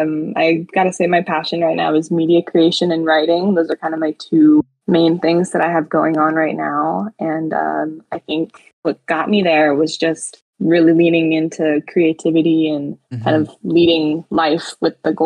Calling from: San Luis Obispo, California, United States; I'm calling from San Luis Obispo, California, so on the west coast.

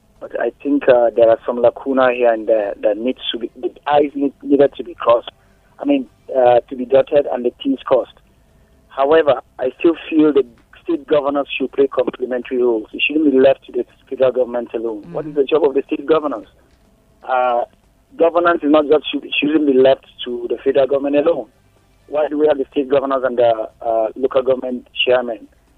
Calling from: Oshakati, Oshana, Namibia; I'm calling you from Oshi.

